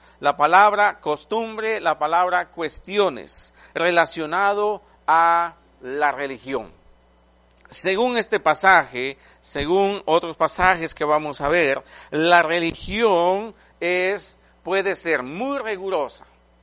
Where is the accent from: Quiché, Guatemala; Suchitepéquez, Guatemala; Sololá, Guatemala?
Quiché, Guatemala; born there; Y los hermanos guatemaltecos se van a reír, nací en el Quiché.